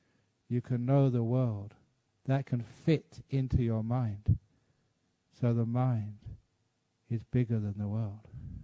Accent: England, United Kingdom; my home country, like England

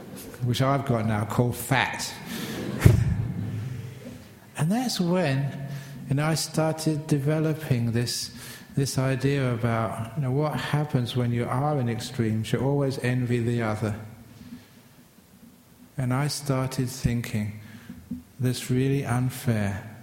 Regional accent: England, United Kingdom; just as a young man growing up in England, it was always really cold.

